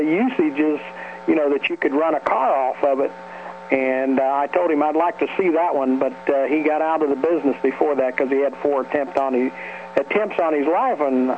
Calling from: Lebanon, Indiana, United States; from Lebanon, Indiana.

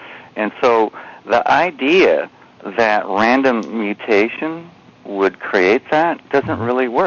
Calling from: British Columbia, Canada; from Vancouver Island.

